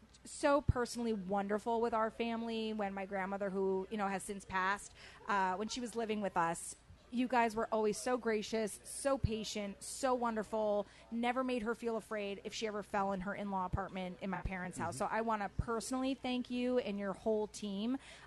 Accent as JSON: {"language": "English", "town": "Fairfield", "country": "United States", "tie": "born or raised there", "said": "I grew up in Fairfield. My childhood was here. I moved here when I was 6 years old and was here all the way until I graduated high school."}